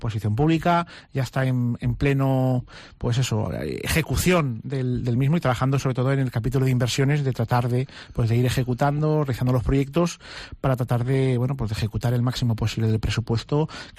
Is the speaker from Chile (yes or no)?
no; Nules, Valencian Community, Spain; Cómo está la parte de los proyectos pendientes de regeneración en mi pueblo, ¿no? En la playa de Nules